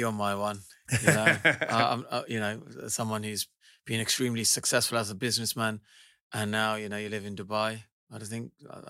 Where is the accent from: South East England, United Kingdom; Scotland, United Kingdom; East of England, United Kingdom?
East of England, United Kingdom; Luton; born there; I was born from Luton Dunstable Hospital.